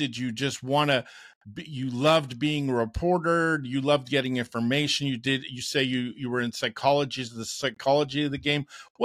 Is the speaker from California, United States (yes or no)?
yes; Napa, California, United States; I'm from Napa. So yeah, grew up in the Bay Area.